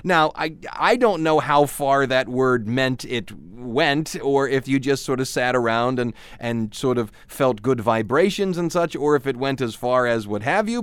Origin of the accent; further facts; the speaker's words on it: Cleveland, Ohio, United States; 1956, February 24th, Cleveland, Ohio, my hometown, invokes an ordinance barring minors from dancing in public unless accompanied by an adult.